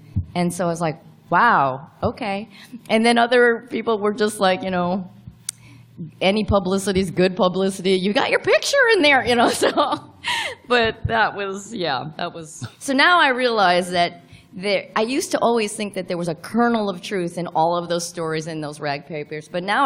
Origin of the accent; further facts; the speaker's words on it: Highland Park, Illinois, United States; where I grew up in Chicago, it's a suburb called Highland Park, and it's 97% Jewish.